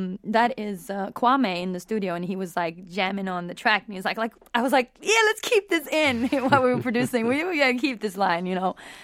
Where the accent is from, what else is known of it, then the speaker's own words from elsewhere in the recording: Himachal Pradesh, India; born there; also born or lived in Norway; I was born in Himachal Pradesh, which is north in India.